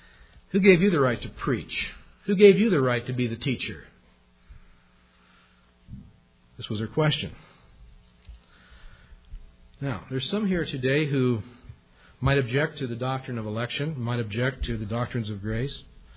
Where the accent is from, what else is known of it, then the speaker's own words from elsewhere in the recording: Wyoming, United States; Of course, we're from Wyoming where mountains are mountains.